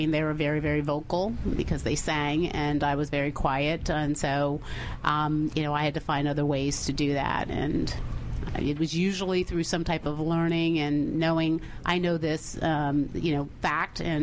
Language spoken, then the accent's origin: English; Manassas, Virginia, United States; Manassas, Virginia.